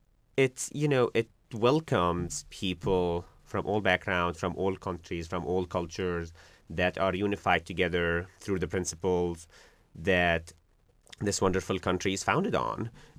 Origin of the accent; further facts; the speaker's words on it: Syria; now in United States; the U.S. and then moved here, got naturalized, became a citizen, I never voted until I came to the United States, because in the country where I grew up in Syria